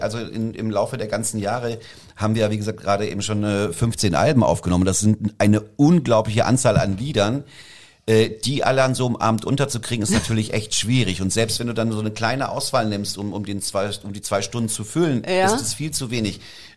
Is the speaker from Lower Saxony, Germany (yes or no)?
no; Halle, Saxony-Anhalt, Germany; Na, weil ich komme doch aus Halle.